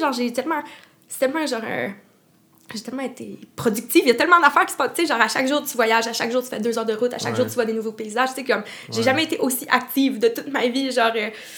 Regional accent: Gatineau, Quebec, Canada; je viens de Gatineau, j'étais au cégep de l'Outaouais en sciences humaines.

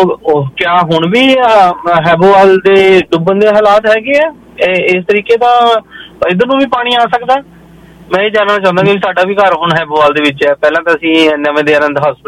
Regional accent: Ludhiana, Punjab, India; ਮੈਂ ਲੁਧਿਆਣੇ ਤੋਂ ਹੀ ਹੈ, ਬਿਲੋਂਗ ਕਰਦਾ

